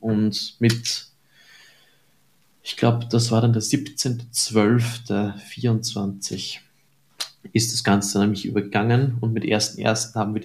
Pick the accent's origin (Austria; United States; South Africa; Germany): Austria; Linz, Upper Austria; Der wird in Linz abgehalten, meiner Heimatstadt.